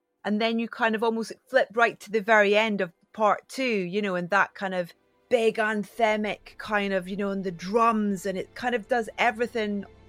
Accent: Scotland, United Kingdom; It's really, really being Scottish, I connected with that immediately.

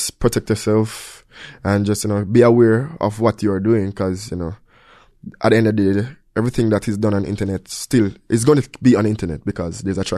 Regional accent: Jamaica; Remember, I'm from Jamaica, and I'm a kid from Jamaica, and I packed out clubs after clubs

